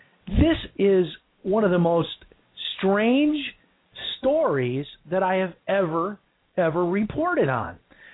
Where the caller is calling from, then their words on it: United States; I'm on a recorded line and I'm calling from the United States.